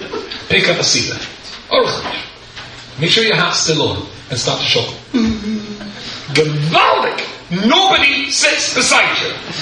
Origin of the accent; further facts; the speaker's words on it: United Kingdom; I was listening to Schubert's string quartet in C major, but I'm British and cultured.